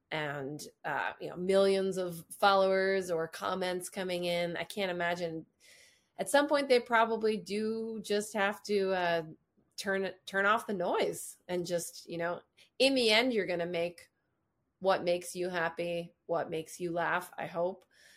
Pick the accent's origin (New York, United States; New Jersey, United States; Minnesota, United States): New Jersey, United States; I'm from New Jersey, and so I say Lauren.